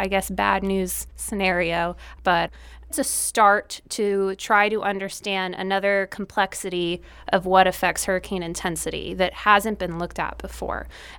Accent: Marathon, Florida, United States; also born or lived in Key West; I was born in Key West. I was raised in Marathon and then in Layton.

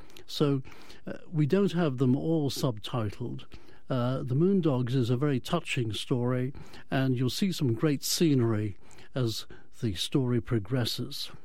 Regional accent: Liverpool, North West England, United Kingdom; Yeah, Liverpool is my hometown.

